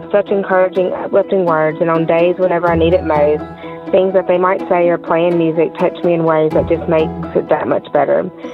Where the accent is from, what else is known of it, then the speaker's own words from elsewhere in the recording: Brookhaven, Mississippi, United States; and I'm from Brookhaven, Mississippi.